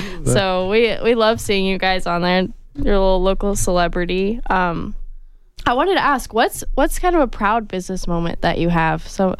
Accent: Tucson, Arizona, United States; I'm a proud Tucsonan. I'm a fourth generation Tucsonan.

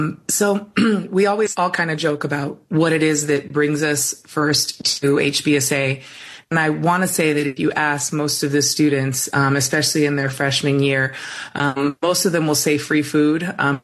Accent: Tempe, Arizona, United States; You know, I grew up here in Phoenix, Arizona, and actually Tempe, literally like 10 minutes away from campus.

